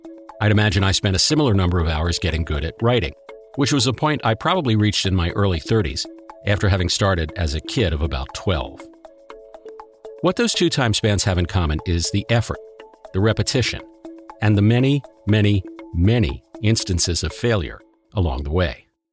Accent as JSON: {"language": "English", "country": "United States", "said": "I'm American, which means I think everything that comes out of the British Isles is of an inherently higher quality than anything we can produce over here"}